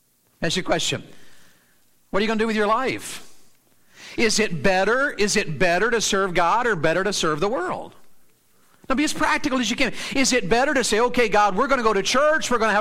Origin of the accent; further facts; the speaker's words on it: the South, United States; because I'm from the South, and went to this camp meeting